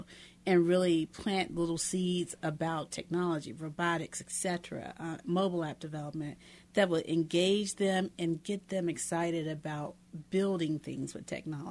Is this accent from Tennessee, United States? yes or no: yes; Memphis, Tennessee, United States; Memphis, Tennessee, which is my hometown